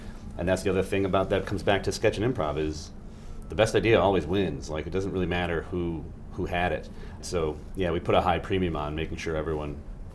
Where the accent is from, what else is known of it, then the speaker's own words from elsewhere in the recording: Chicago, Illinois, United States; growing up in Chicago, you had the luxury of being very close to a lot of artistic institutions